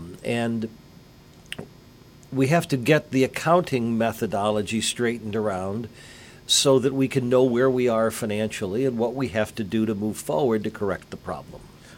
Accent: Rotterdam, New York, United States; I was born and raised in a small town. I was born and raised in Rotterdam.

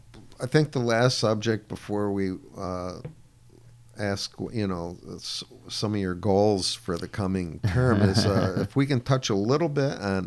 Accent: Gloversville, New York, United States; My hometown of Gloversville and Johnstown are trying to do some shared services.

